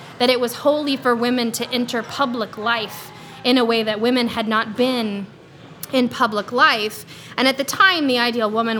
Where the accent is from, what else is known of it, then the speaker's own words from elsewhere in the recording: Texas, United States; I grew up in Texas, and so the issues of race and gender were ever present